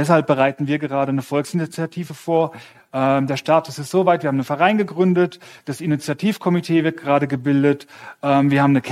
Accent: Switzerland; Und wir in der Schweiz, wir haben als wahrscheinlich das einzige Land in der Welt die Möglichkeit, darüber abzustimmen

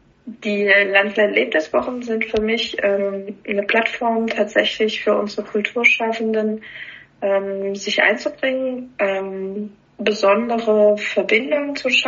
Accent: Ortenberg, Hesse, Germany; aus Ortenberg, Effolderbach, gebürtig aus Klauburg. Ich sage immer selbst von mir, ich bin ein Kind der Region Oberhessen, habe nie woanders gewohnt und liebe es, auch hier zu leben.

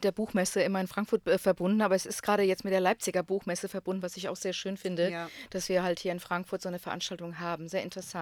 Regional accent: Slavonia, Croatia; Wenn ich sage, ich komme aus Slawonien

